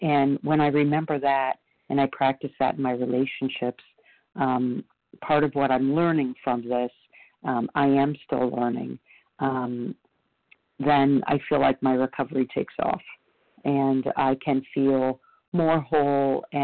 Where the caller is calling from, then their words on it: Florida, United States; I'm calling from Florida.